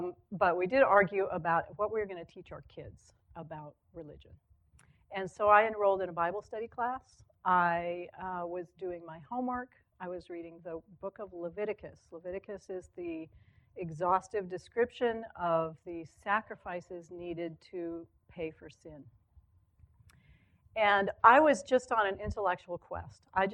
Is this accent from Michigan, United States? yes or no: no; Corvallis, Oregon, United States; I was raised here in Corvallis. It was the 1960s.